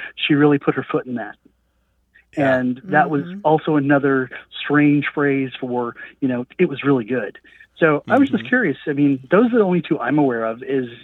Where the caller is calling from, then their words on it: Jacksonville, Florida, United States; Hi, this is … I'm calling you from Jacksonville, Florida, where I listen on WJXT.